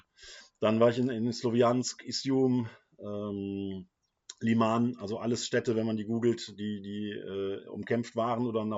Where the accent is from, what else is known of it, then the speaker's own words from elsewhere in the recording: Germany; weil ich natürlich als Deutscher da oben dann auch aufgefallen bin.